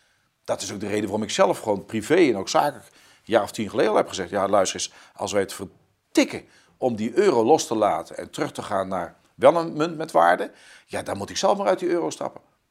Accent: Netherlands; Maar wij als Nederlanders, ja, wij zitten natuurlijk wel aan de verkeerde kant van de streep, want we zitten tot onze nek in de euro.

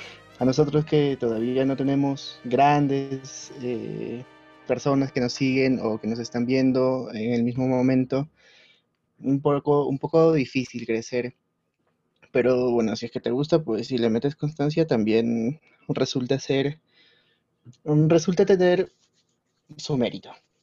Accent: Peru; Así es, yo soy peruano.

